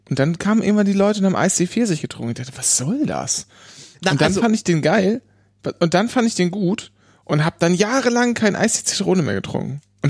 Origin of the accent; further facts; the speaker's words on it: Northern Germany, Germany; Wenn man als Kind in Norddeutschland aufwächst.